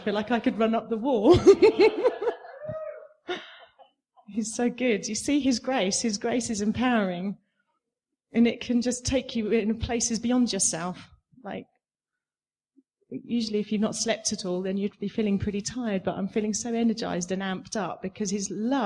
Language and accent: English; England, United Kingdom; I'm from England and, you know, I serve the Lord through a ministry called Cabin Academy